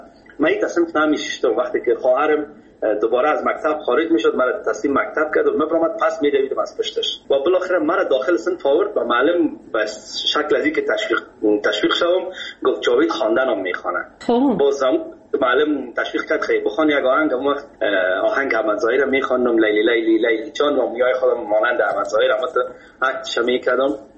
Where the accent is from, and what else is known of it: Kabul, Afghanistan